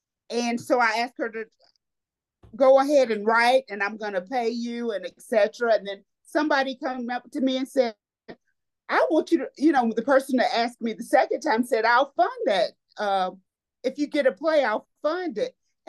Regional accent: Greenville, South Carolina, United States; because I'm from the Greenville area.

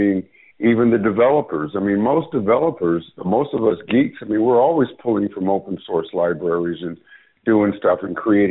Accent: California, United States; I grew up in Silicon Valley.

